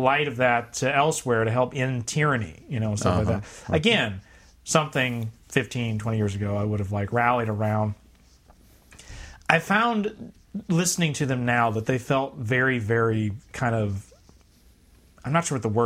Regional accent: United States; So this, as an American, I was like, no, electing this person is not going to fix everything.

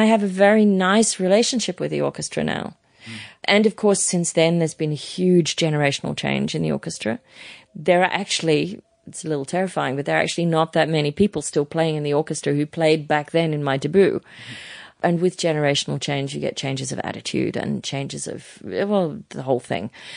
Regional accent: Manly, New South Wales, Australia; I was a kid from Manly in Sydney

